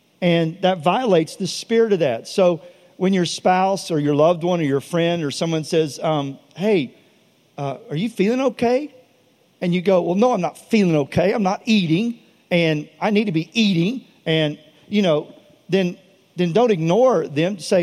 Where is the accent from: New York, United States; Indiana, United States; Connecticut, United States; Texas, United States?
Texas, United States; And tea, I'm from Texas. Iced tea, that is the national drink of this state.